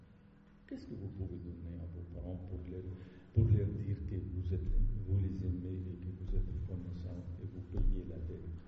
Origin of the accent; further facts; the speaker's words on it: Lebanon; first language ar; French is a second language; now in France; Si je suis né au Liban, j'ai commencé l'école au Liban, et si je comptais en arabe, même après 50 ans en France